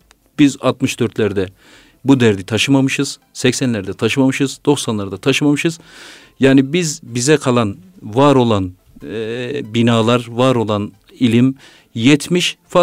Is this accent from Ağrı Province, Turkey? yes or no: yes; Patnos, Ağrı Province, Turkey; Ben Ağrı Patmosluyum